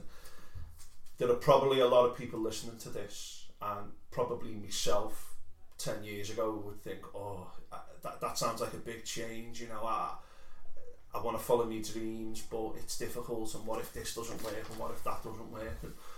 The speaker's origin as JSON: {"language": "English", "country": "United Kingdom", "said": "Yeah, we're British."}